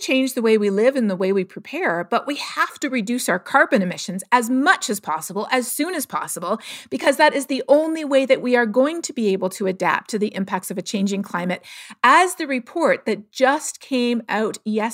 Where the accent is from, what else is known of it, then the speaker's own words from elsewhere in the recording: Toronto, Ontario, Canada; So, you know, I grew up in Toronto and our house didn't have air conditioning.